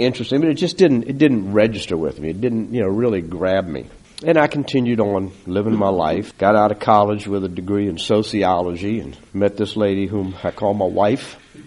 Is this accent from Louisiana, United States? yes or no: yes; Slidell, Louisiana, United States; also born or lived in New Orleans; and I really enjoyed growing up in Slidell. Went to Slidell Grammar, Slidell Junior High, Slidell High School, graduated in 63. When we were in New Orleans, attended Catholic school, Catholic church, and then we moved over here.